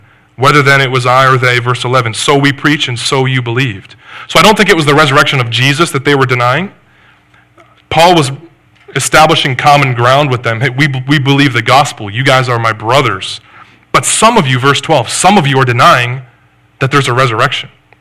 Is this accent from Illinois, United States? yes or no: no; Rochester, Michigan, United States; Now, I grew up in Rochester, Michigan. Then we moved to Oxford when I was a junior in high school.